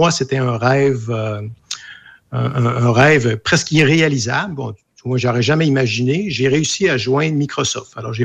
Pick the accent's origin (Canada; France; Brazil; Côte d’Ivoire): Canada; Roberval, Quebec; moved away as an adult; Écoute, j'ai quitté le Québec en 97 par pur hasard, en fait. Je suis un gars du Lac-Saint-Jean, je suis un gars de Roberval, puis j'ai étudié à Jonquière, à Québec, puis en informatique.